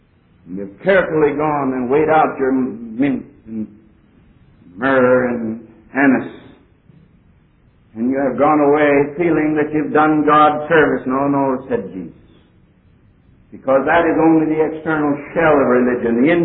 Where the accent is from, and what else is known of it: Pennsylvania, United States